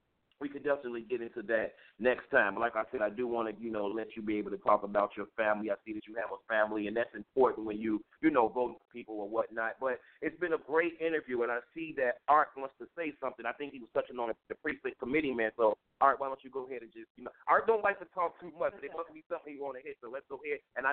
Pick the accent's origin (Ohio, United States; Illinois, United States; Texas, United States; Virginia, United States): Illinois, United States; Rockford; from Rockford, Illinois.